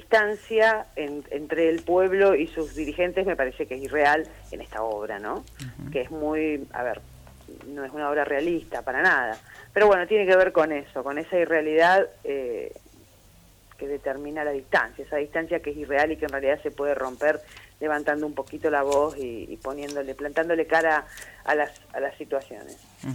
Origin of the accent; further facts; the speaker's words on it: Rafaela, Santa Fe, Argentina; yo me crié en Rafaela, iba a ver teatro ahí, tiene la misma edad que yo tengo 50 también.